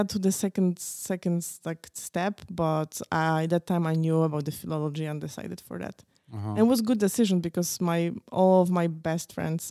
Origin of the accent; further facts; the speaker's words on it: Poland; born there; English is a second language; So I was born in Poland, actually in the like smaller city, 50,000 near the Czech border, actually.